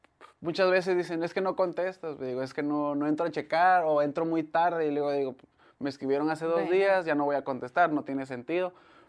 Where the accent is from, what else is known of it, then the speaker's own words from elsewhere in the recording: Tabasco, Mexico; also born or lived in Córdoba, Veracruz; yo soy nativo, yo nací en Córdoba, pero mi vida beisbolera y, bueno, me mudé muy chico a Tabasco.